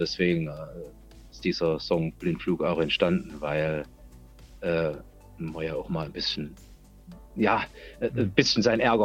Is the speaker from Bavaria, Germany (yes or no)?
no; Leipzig, Saxony, Germany; Ich komme aus Leipzig.